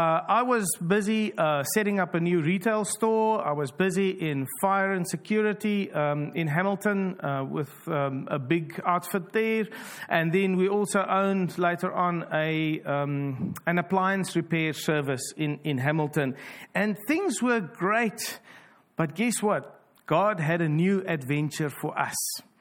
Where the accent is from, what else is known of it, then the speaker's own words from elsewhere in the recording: South Africa; Obviously, the accent will never leave us. So we come from South Africa, revelation number one.